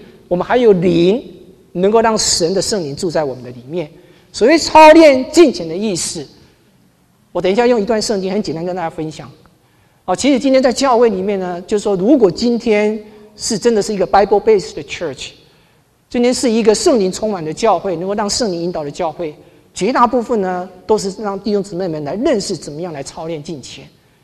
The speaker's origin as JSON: {"language": "Chinese", "country": "China", "said": "所以我们中国人滑手机是世界排名第一的"}